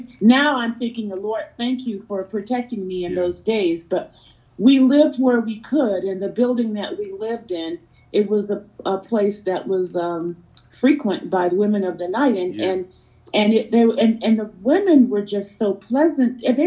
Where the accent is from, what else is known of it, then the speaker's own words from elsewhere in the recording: Tennessee, United States; born there; Well, I was born in Tennessee.